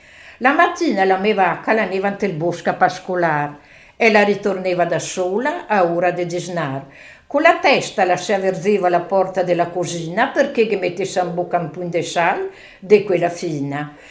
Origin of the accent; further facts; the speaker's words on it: Besenello, Trentino-Alto Adige, Italy; Sì, sì, sì, sono da Besenelle, è sempre laurea in campagna.